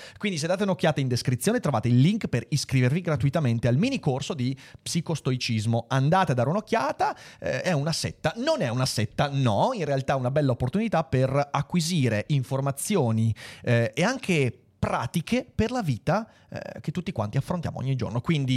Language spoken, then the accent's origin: Italian; Veneto, Italy; Accanto a questo consiglio triviale da Veneto Doc